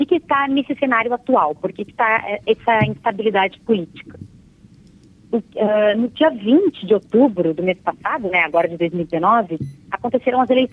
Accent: Brazil; Enfim, a gente é brasileiro, a gente sabe o que significa

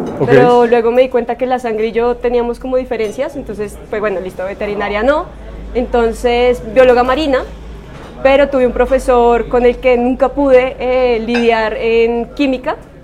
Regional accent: Bogotá, Colombia; Y nací en Bogotá, okay. Sí, mis papás también nacieron en Bogotá, somos bien rolos.

